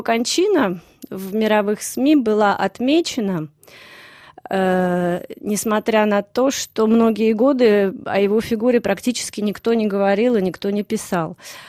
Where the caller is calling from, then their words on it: Paris, Île-de-France, France; здесь, на Западе, я вам звоню из Парижа